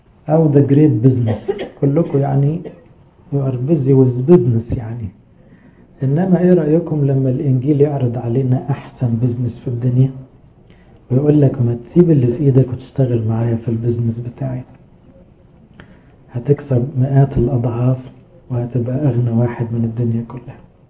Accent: Egypt; وما زالت الكلمة دي مستخدمة في كلامنا لغاية دلوقتي كمصريين

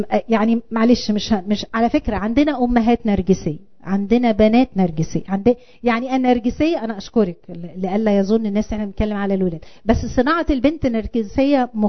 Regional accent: Egypt; عندنا في مصر كتير كده، كتير كده، وفي كل المستويات، وفي الأحياء البسيطة والأحياء العالية.

